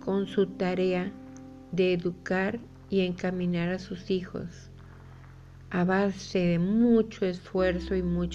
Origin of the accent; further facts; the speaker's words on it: Mexico; Ya te he dicho que soy escritora mexicana.